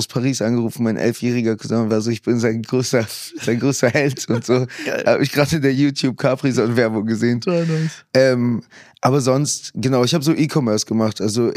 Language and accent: German; Munich, Bavaria, Germany; gerade als Münchner